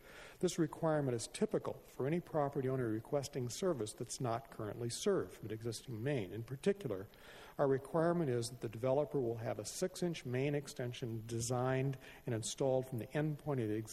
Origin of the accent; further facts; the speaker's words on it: Los Osos, California, United States; from Los Osos, and I will try to.